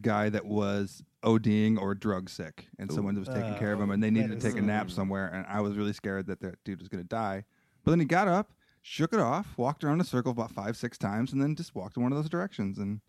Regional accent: Rockford, Michigan, United States; I grew up in Rockford, Michigan, and we had this little skate park that the city granted us

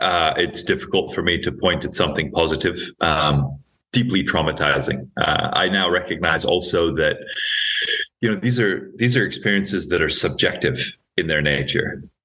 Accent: Hawaii, United States; And from what I had seen in my friends' groups growing up in Hawaii, there was a lot of darkness around all substances, broadly speaking.

